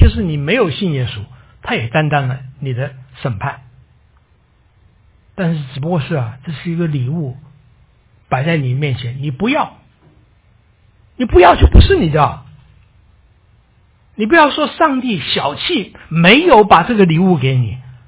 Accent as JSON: {"language": "Chinese", "region": "Hunan", "country": "China", "said": "其实我骄傲有原因的，因为我是湖南人"}